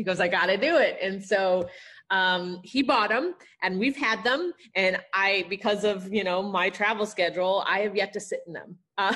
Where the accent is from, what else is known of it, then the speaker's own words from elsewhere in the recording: Evanston, Illinois, United States; So, I grew up in Evanston, Chicagoland area during the 90s.